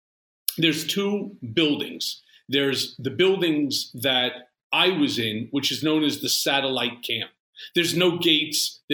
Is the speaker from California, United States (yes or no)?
no; Lawrence, New York, United States; So interestingly enough, I grew up in a place called Lawrence, which is in the five towns of Long Island, New York.